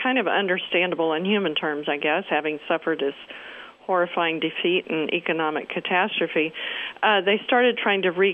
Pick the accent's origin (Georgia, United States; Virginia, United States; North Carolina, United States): Georgia, United States; Atlanta; my hometown of Atlanta is Exhibit A.